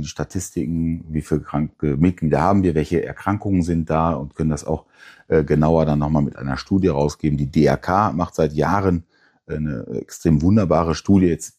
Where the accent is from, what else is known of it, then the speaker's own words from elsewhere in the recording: Datteln, North Rhine-Westphalia, Germany; Ich komme aus Datteln